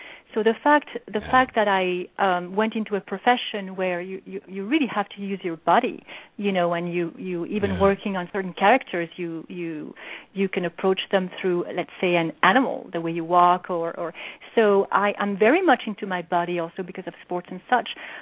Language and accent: English; Geneva, Switzerland; also born or lived in Paris; I grew up in the mountains, you know, outside of Geneva. Even I was born in Paris, we moved there right away.